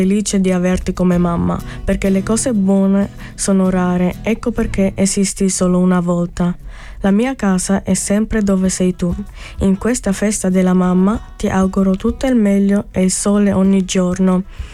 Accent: Zurich, Switzerland; born there; Sì, sono nato qua.

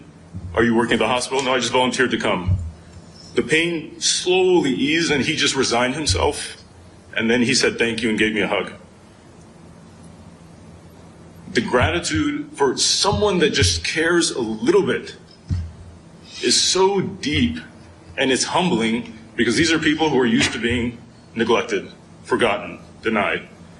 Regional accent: United States; And as an American, I was ashamed.

